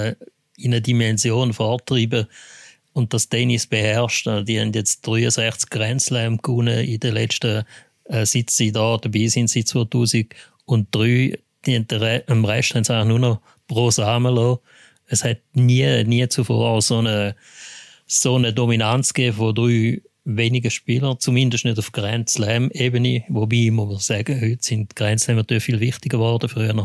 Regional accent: Switzerland; Also ich glaube, bei uns in der Schweiz ist vor allem vielfach, habe ich immer gehört

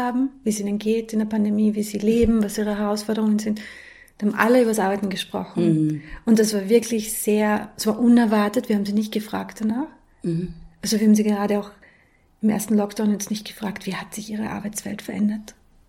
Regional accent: Austria; born there; also born or lived in London; Und seitdem wieder in Österreich, also ich bin ja in Österreich geboren, wie man unschwer erkennen kann.

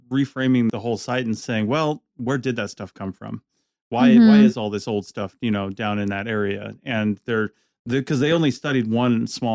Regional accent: Washington, United States; I grew up in Washington State

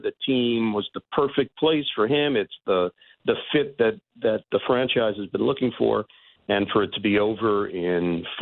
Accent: New York City, New York, United States; I grew up in New York, grew up about 10 minutes from Shea Stadium

